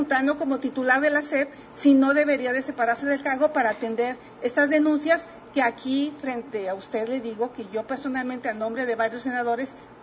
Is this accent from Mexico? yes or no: yes; Tepatepec, Hidalgo, Mexico; Soy de Tepatepec, donde está la normal del Meche.